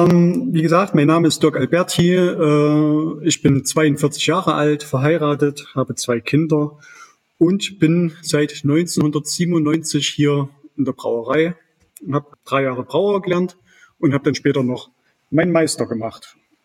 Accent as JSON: {"language": "German", "town": "Gera", "region": "Thuringia", "country": "Germany", "tie": "born or raised there", "said": "Ich komme aus der Nähe von Gera, also ich bin in Gera geboren und habe auf dem Dorf in der Nähe ein Haus gebaut und da wohne ich seit 2010."}